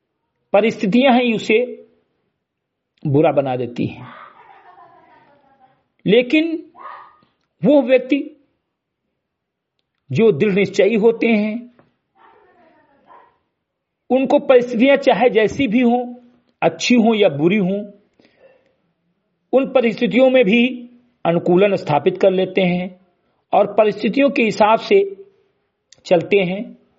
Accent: Uttar Pradesh, India; ग्राम सभा से मरीगटई विकासखंड मेनपुरा जनपद बहराइच का मूल निवासी हूं

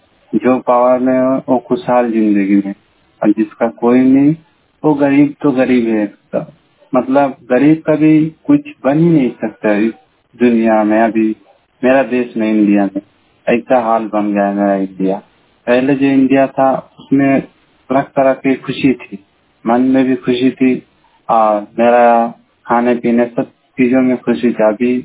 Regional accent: West Bengal, India; मैं वेस्ट बंगाल से हूँ।

